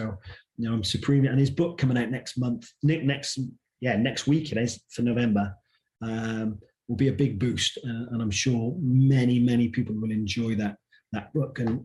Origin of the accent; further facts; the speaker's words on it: Torquay, South West England, United Kingdom; started from my hometown of Torquay.